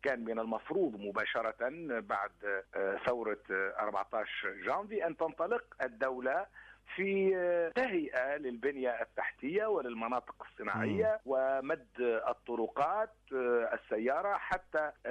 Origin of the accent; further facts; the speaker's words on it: Tunisia; أو ما يسمى الخبراء في عندنا في تونس بالعطوبة الاجتماعية